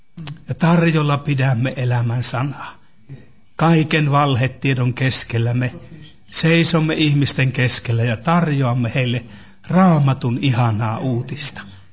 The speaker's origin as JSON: {"language": "Finnish", "town": "Suolahti", "region": "Central Finland", "country": "Finland", "tie": "born or raised there", "said": "minunkin seurakunnassani ja kotikaupungissani Suolahdessa"}